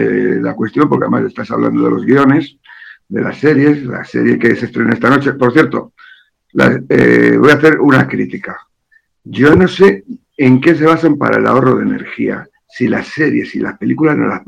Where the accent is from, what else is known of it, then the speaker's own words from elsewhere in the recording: Spain; como buen español no leo los créditos